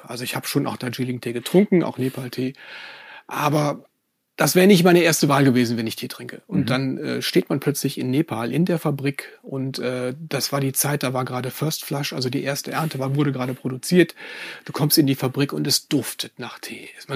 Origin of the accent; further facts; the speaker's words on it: Aachen, North Rhine-Westphalia, Germany; also born or lived in Munich; Zunächst einige Jahre in München, mittlerweile jetzt in Aachen, in meiner Heimatstadt gelandet.